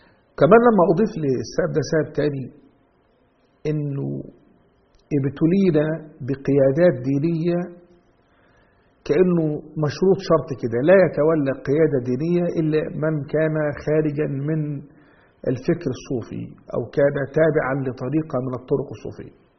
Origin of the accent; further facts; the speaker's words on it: Egypt; الغريب بقى أنه إحنا كمصريين